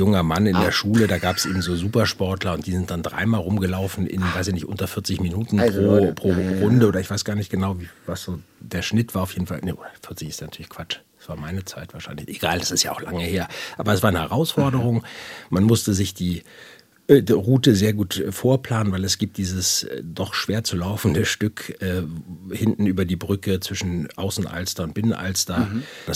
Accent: Hamburg, Germany; moved away as an adult; also born or lived in New York; now in Berlin, Germany; Geboren und aufgewachsen in Hamburg. Jedes Mal, wenn ich nach Hamburg komme, geht mir das Herz auf. Das geht auch niemals weg. Ich bin, bis ich Anfang 20 war, in Hamburg gewesen, bin dann ins Studium gegangen nach New York für 5,5 Jahre und dann von da nach Berlin.

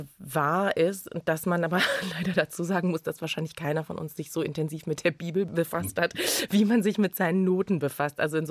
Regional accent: Berlin, Germany; Also nee, ich bin zu einer Zeit in Berlin aufgewachsen, als Hertha-Fans eigentlich alle Faschos waren.

